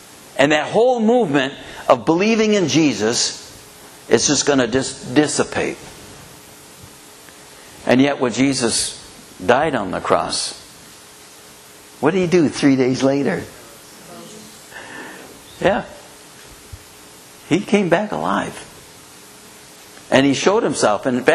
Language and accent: English; Ohio, United States; born there; So, like I said, I was born in Ohio. I mean, that's foreign country really from here, you know.